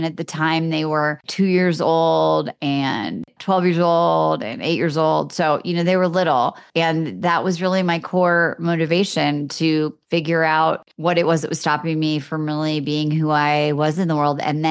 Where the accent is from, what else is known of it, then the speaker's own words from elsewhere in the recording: Iowa, United States; born there; Well, I was born in Iowa and I really felt like my whole life, like I didn't exactly belong.